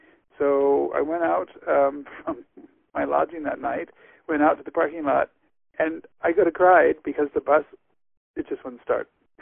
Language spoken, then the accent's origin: English; Mason City, Iowa, United States; moved away as an adult; now in Germany; I'm from rural Mason City, Clear Lake. I grew up in Iowa. My people go back a couple hundred years in Iowa to the 1830s, so I'm really an Iowan. But I live in Germany